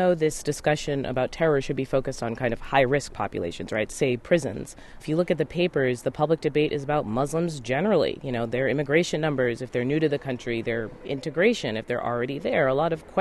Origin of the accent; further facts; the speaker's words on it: Jamaica; moved away; I'm from Jamaica, and every once in a while I talk about having a hyphen identity.